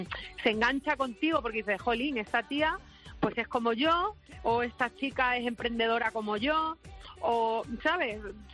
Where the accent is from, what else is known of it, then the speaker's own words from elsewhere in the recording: Valencia de Alcántara, Extremadura, Spain; la grabamos en mi pueblo, en Valencia de Alcántara.